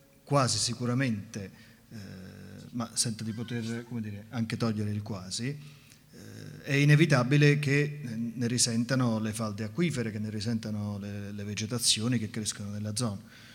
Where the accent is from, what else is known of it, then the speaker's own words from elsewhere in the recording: Naples, Campania, Italy; essendo io napoletano